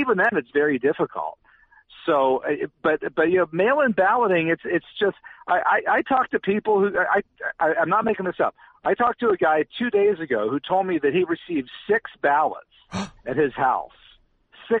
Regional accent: Pennsylvania, United States; I'll speak for Pennsylvania because I know Pennsylvania up and down. It's my home state.

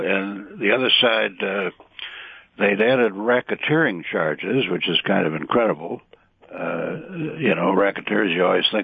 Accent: Chicago, Illinois, United States; I used to joke that I'm from Chicago, I do racketeering law

